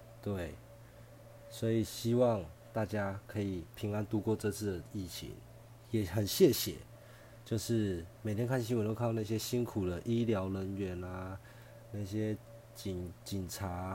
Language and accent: Chinese; Taiwan; 它带给我们台湾人的灾害是大家有目共睹